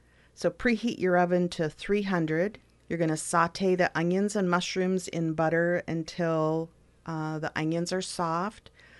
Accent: Michigan, United States; I grew up in Michigan, and that is such a Midwestern thing.

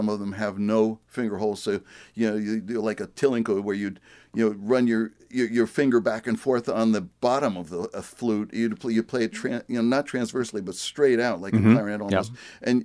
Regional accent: United States; I mean, I grew up in America in the 50s and 60s, so, you know, it's very much an American upbringing

